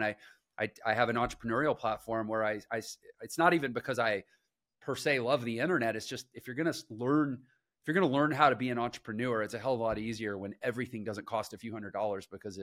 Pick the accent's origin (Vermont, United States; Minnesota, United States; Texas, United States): Texas, United States; Houston; I'm from Houston, Texas.